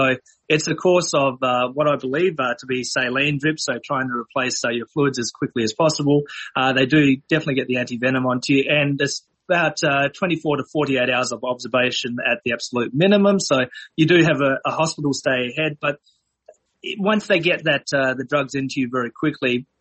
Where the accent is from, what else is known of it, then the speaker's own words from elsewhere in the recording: Adelaide, South Australia, Australia; moved away; when I lived back in my hometown, Adelaide, where we did have a swimming pool